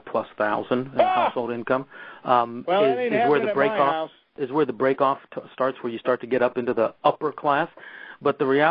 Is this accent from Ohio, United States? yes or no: no; California, United States; But I mean, here in my home state of California